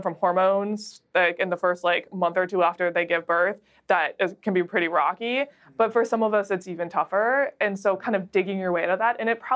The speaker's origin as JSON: {"language": "English", "region": "North Dakota", "country": "United States", "said": "But I'm also from North Dakota, so that's like a suck it up and just like pull your life together and move on."}